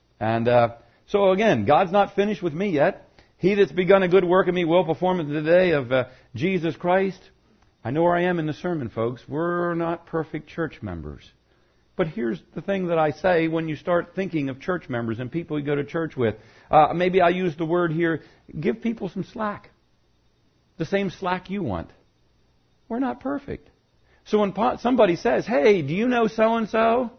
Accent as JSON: {"language": "English", "region": "Pennsylvania", "country": "United States", "tie": "born or raised there", "said": "And I just said, well, I was raised in Chester County. I knew Pastor Bunning. I know Wagontown Chapel."}